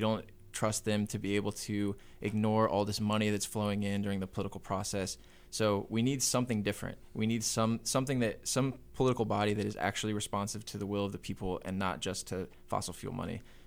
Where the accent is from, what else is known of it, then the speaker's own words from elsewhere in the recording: Shawnee, Kansas, United States; now in Washington, United States; I grew up in Shawnee, went away for college, and then ended up moving to D.C. because I got a job there.